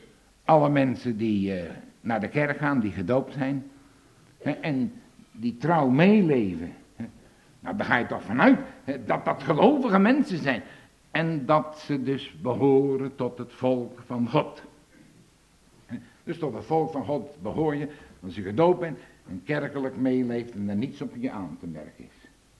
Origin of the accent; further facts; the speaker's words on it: Papendrecht, South Holland, Netherlands; Ik kom zelf ook uit de Allerbeste Waard, Papendrecht. Daar veel veranderd, maar ik herken dat nog wel.